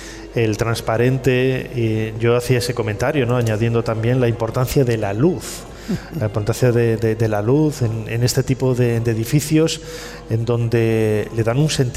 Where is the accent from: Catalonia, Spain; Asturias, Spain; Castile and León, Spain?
Castile and León, Spain; León; Aquí todos los componentes del programa de Ser Historia somos de León y estamos muy orgullosos de la catedral de nuestra ciudad